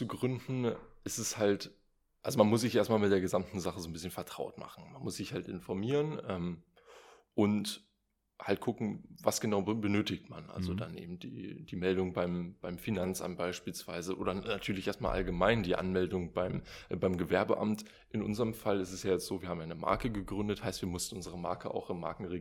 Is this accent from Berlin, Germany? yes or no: no; Helmstedt, Lower Saxony, Germany; Und zwar erstmal komme ich aus Helmstedt.